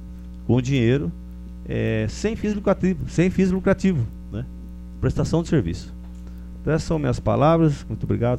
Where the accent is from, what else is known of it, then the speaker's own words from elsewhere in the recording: Brazil; nós que somos aqui do Brasil